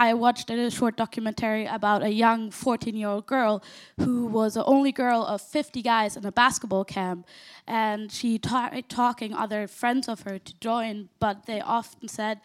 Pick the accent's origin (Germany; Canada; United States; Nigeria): Germany; English is a second language; from Germany, from EPS.